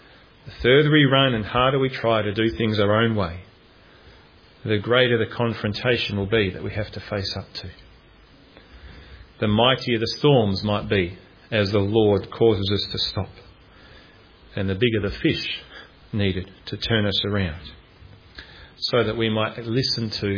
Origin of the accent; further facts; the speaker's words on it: Adelaide, South Australia, Australia; born there; I was born in Calvary Hospital, North Adelaide, 40 years ago. I was born in Calvary.